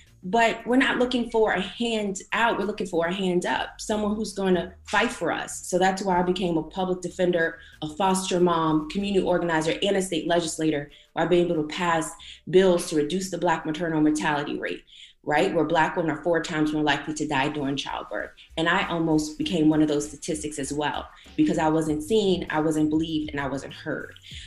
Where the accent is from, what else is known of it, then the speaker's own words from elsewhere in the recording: Petersburg, Virginia, United States; I was born and raised in Petersburg, Virginia. It used to be an affluent and well-to-do African-American community